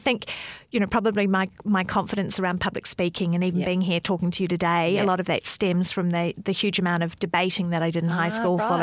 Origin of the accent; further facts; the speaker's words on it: Wellington, New Zealand; Yeah, I did grow up in the Wairarapa, which is near Wellington in the country, great grape-growing region.